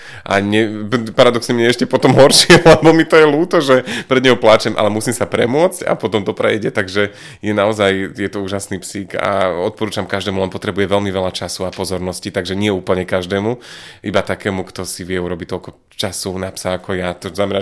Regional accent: Žilina Region, Slovakia; born there; A Orava, tak to je moje rodisko, tam to mám veľmi rád. Takže tam sa naozaj rád vraciam.

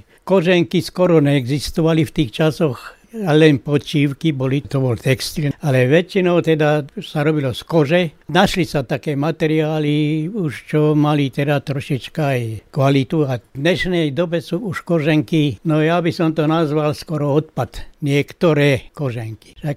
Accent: Bučany, Trnava Region, Slovakia; pochádzam z Bučana. Niekoľko rokov som z Bučan dochádzal do Trnavy.

